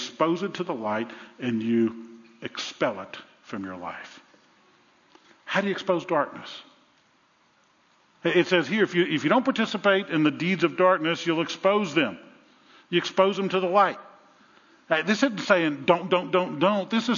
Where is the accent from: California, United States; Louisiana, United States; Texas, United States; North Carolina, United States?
Louisiana, United States; New Orleans; You know, I grew up in New Orleans. In New Orleans, there are roaches as long as my forearm.